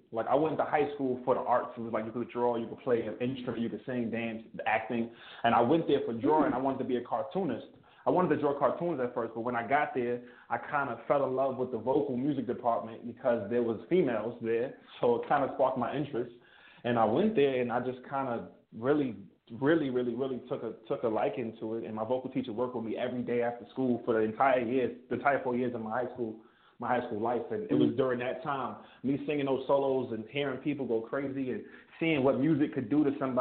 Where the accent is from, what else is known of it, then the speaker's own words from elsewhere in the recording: Brooklyn, New York, United States; now in Texas, United States; I'm a 25-year-old kid, man … I'm from Brooklyn, New York. I live in Texas right now.